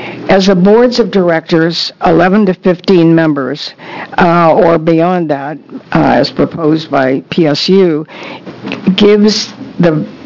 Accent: Minnesota, United States; I grew up in the Middle West at the University of Minnesota High School

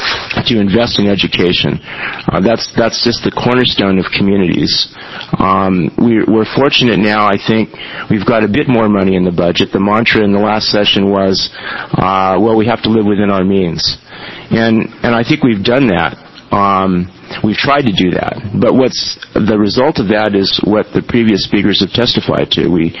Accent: Astoria, Oregon, United States; I grew up in Astoria. My family didn't have a lot of means. I didn't come from a physician family, but I got a public education in an Oregon school.

